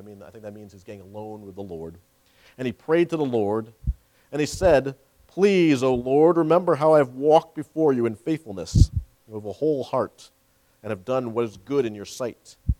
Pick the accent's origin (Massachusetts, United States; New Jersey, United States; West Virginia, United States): Massachusetts, United States; now in Virginia Beach, United States; I grew up in Massachusetts, so we are familiar with this area. And in fact, once we got married, we lived in Massachusetts for a number of years before moving down to Virginia Beach, where we are now.